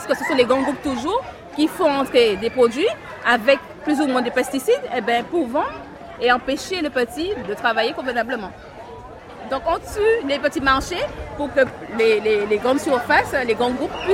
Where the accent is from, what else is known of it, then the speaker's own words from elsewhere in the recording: Sainte-Marie, Martinique; Et je suis de Sainte-Marie et je travaille sur le marché depuis 10 ans.